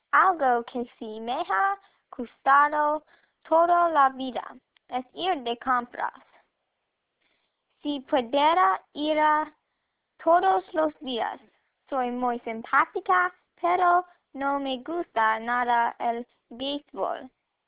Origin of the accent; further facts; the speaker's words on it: Raleigh, North Carolina, United States; Yo tengo 13 años. Soy de Raleigh, North Carolina. Y he vivido acá toda mi vida.